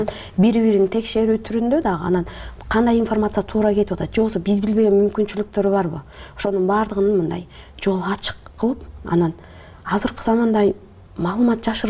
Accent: At-Bashy, Naryn Region, Kyrgyzstan; мен өзүм деле ат башыда чоңойгом э. Анан ат башыда шырдак жасабаган эч ким жок

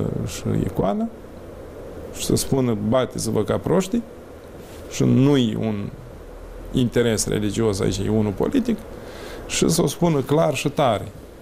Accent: Moldova; Nici moldoveni nu suntem. Decât suntem din Moldova, dar suntem un stat. Suntem din Moldova, suntem moldoveni, dar de alte etnii

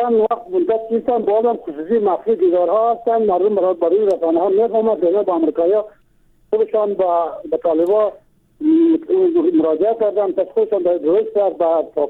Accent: Bamyan, Afghanistan; از بامیان هستم.

